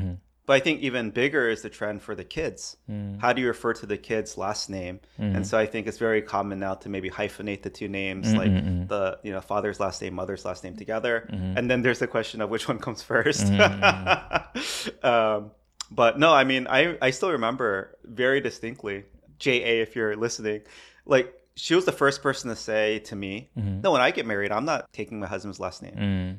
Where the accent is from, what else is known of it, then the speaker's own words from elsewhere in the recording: United States; As an American.